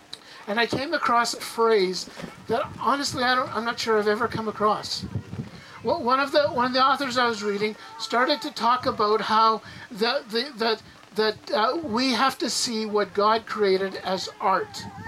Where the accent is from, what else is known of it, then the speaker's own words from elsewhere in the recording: Grand Cache, Alberta, Canada; Most of you know I grew up in the mountains. I grew up in Grand Cache, and literally, we would walk out our front door, and literally beside me on this side was Grand Cache Mountain